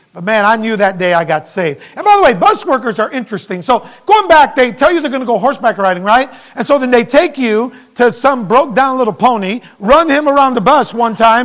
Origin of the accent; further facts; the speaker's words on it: Chicago, Illinois, United States; also born or lived in Puerto Rico; I was born in Puerto Rico, but I don't want to scare you. I am legal, okay? Puerto Rico's a territory of the United States, and my parents moved here when I was about 4 years old. They moved to Chicago